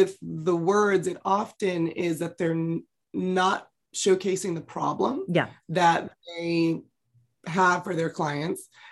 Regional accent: California, United States; also born or lived in Los Angeles, United States; I grew up in the San Francisco Bay Area.

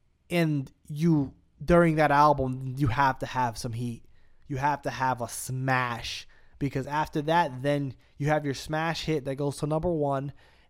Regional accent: New York, United States; born there; now in Florida, United States; And, well, I live in Florida now. Yeah, I do live in Florida, guys. But me as a person who's born in New York, I do like when East Coast people win.

